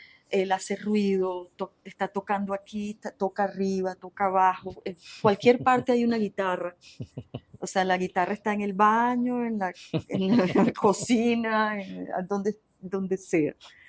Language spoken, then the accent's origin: Spanish; Venezuela; yo me crié aquí en Venezuela. Mi papá es curazoleño